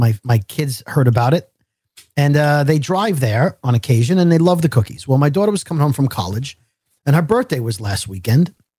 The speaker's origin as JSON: {"language": "English", "town": "Brooklyn", "region": "New York", "country": "United States", "said": "I'm a kid from Bensonhurst, Brooklyn, who made it in radio."}